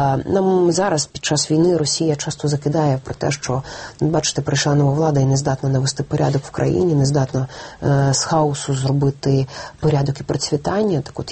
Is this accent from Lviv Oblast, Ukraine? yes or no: no; Kyiv, Ukraine; Я хочу, щоб моє рідне місто вперше за 25 років мало мера киянина.